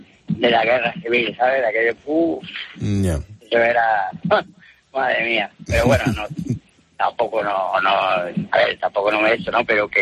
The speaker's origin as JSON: {"language": "Spanish", "town": "Barcelona", "region": "Catalonia", "country": "Spain", "said": "Yo soy de Barcelona."}